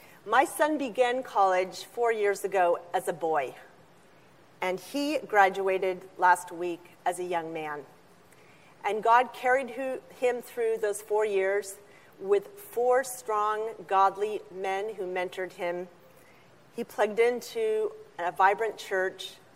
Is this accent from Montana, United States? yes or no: no; Spokane, Washington, United States; I am from Spokane, Washington, and I represent the Oaks Classical Christian Academy.